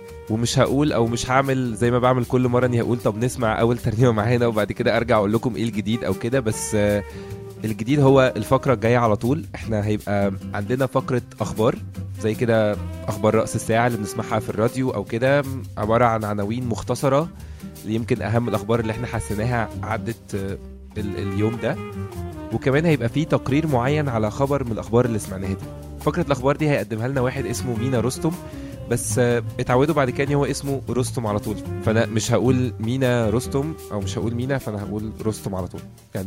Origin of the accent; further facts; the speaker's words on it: Egypt; في 2006 لما كان كاس الامم الافريقيه هنا عندنا في مصر